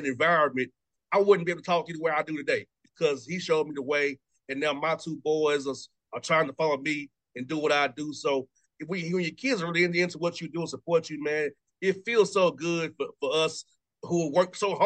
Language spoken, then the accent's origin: English; Atlanta, Georgia, United States; growing up in Atlanta, you know, the Falcons, the Hawks, they're all that black, red base, the Braves are navy and red.